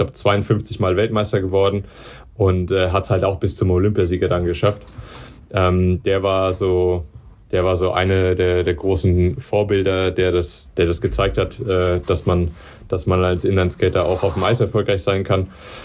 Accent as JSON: {"language": "German", "town": "Darmstadt", "region": "Hesse", "country": "Germany", "said": "ich komme ja aus Darmstadt"}